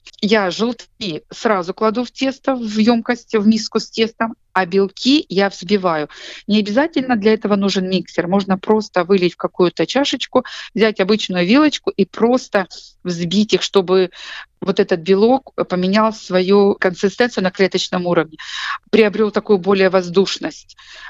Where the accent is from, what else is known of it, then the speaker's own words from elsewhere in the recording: Ukraine; Russian is a second language; Я с Украины, и пасхальный хлеб мы называем «Пасха», не «кулич».